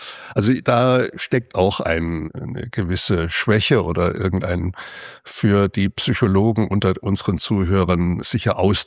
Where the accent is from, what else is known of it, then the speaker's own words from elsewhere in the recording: Rhineland-Palatinate, Germany; now in Berlin, Germany; ich stamme ja nicht aus Berlin, sondern aus der Pfalz. Wir hatten eigentlich immer fantastische lange Sommer.